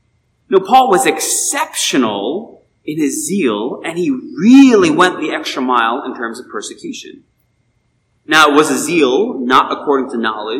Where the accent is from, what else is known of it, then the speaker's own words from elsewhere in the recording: Queens, New York, United States; Now, I grew up in Queens, so of course that makes me a Mets fan.